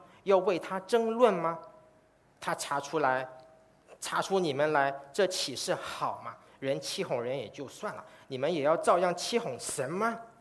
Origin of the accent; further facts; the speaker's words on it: Taiwan; born there; also born or lived in China; 虽然我出生在台湾呢，我曾经在中国工作了11年。